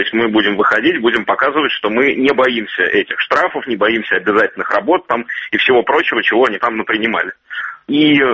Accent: Saint Petersburg, Russia; Я думаю, что петербуржцы тоже должны показать, что мы с этим не согласны, и что это наш город

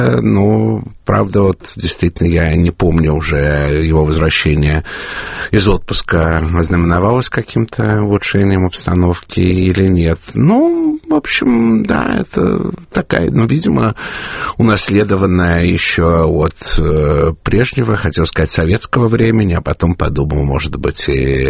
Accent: Moscow, Russia; я вот как москвич

